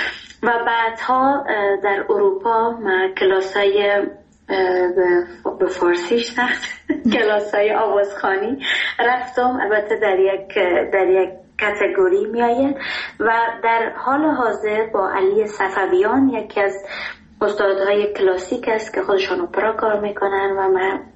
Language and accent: Persian; Iran; moved away as an adult; also born or lived in Afghanistan; من تا زمانی که بچه بودم در ایران متولد شدم، یعنی بزرگ شدم تقریبا طوری بگویم، و تا صنف 12 اونجا با درس خواندم